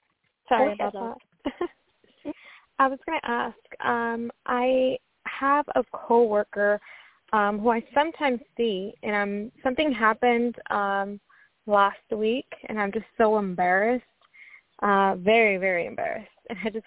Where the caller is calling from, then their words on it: Washington, United States; I'm calling from Washington State.